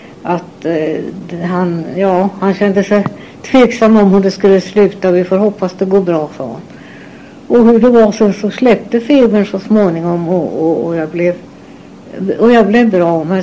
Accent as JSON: {"language": "Swedish", "town": "Normlösa", "region": "Östergötland", "country": "Sweden", "tie": "born there", "said": "Jag är född den 17 mars 1915 och jag är född i en socken som heter Normlös. Han är i Östergötland, ungefär en mil från Skänninge."}